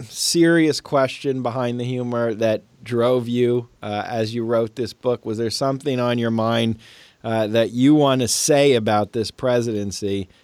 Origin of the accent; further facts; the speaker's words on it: New York, United States; I grew up near the New York area, so I've been watching his exploits for a long time.